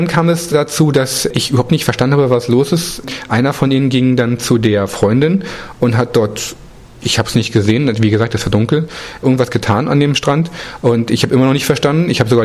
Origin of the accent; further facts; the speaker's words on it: Berlin, Germany; Ich bin schon älter und ich komme aus Berlin.